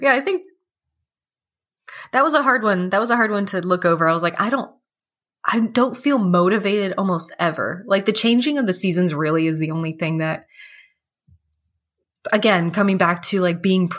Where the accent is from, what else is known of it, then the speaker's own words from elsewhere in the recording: Canada; I'm French Canadian. My family's from France.